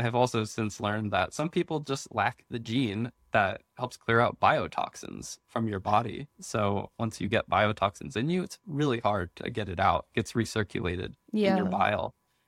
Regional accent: East Coast, United States; I grew up on the East Coast, so I'm familiar with what it is, but I haven't seen them out here.

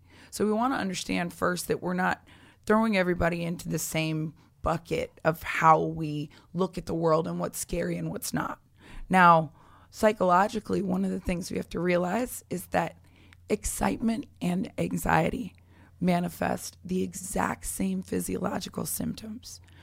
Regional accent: Florida, United States; I'm from Florida.

